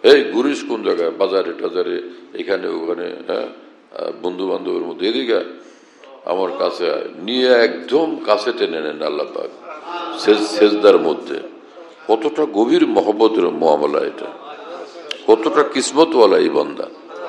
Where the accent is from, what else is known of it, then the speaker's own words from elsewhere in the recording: Bhola, Barisal Division, Bangladesh; আমরা গাঁওগ্রাম থেকে আসছি, তো ভোলাতে তো গাঁওগ্রামে কোনো চেয়ারম্যানের সামনে এলাকার লোক বসে না